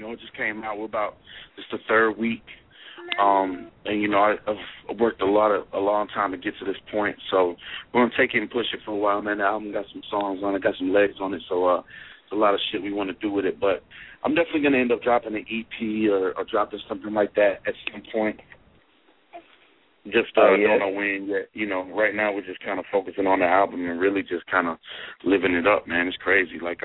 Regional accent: Waynesburg, Pennsylvania, United States; born there; I'm from, I was born in Waynesburg, so about an hour and a half.

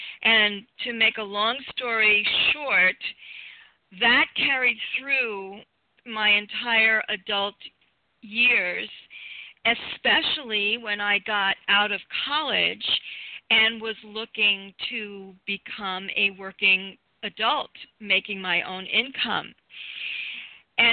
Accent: New York, United States; also born or lived in Toronto; I am American. I grew up in New York, in case people might not have figured that out. And I went to college in Toronto.

